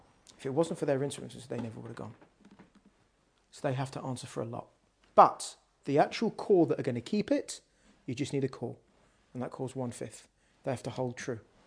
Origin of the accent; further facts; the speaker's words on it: London, United Kingdom; born there; I couldn't pass it and I was born in London.